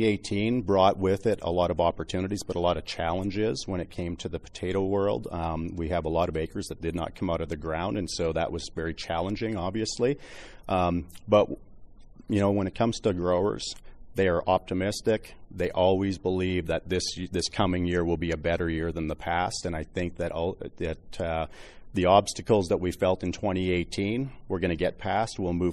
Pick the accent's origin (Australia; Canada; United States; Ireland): Canada; Manitoba; I grew up in Manitoba and have spent a lot of time in the Red River Valley, and I'm very familiar with it, growing up on a farm in that area